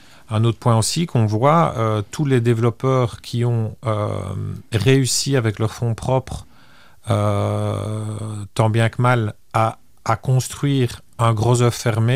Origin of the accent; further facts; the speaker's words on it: Belgium; now in Luxembourg; je suis belge et que je suis moi-même résident luxembourgeois et fier de l'être.